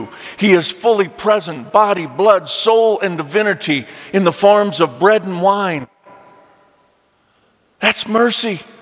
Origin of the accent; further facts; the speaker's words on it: Missouri, United States; I grew up in Missouri, the Show Me State.